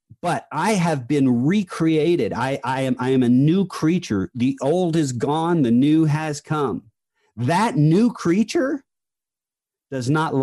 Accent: New Jersey, United States; If you haven't noticed yet, I talk a lot. I'm from New Jersey. I'm Italian.

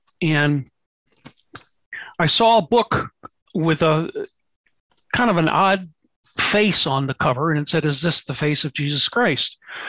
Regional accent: St. Louis, Missouri, United States; Well, I grew up in St. Louis, Missouri, and I was born and raised a Catholic.

